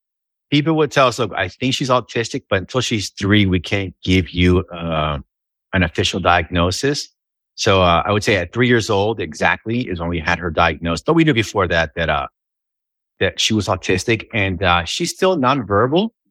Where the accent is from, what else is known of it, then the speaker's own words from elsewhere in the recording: Miami, Florida, United States; Well, I was born in Florida, raised in Miami.